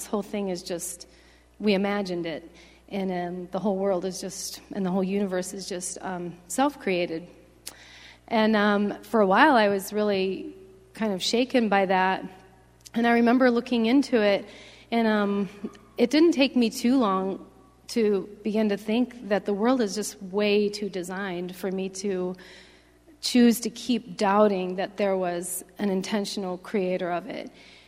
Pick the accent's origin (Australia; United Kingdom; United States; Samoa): United States; Illinois; So I grew up in Northern Illinois. I was the second of four girls and a boy on a dairy farm.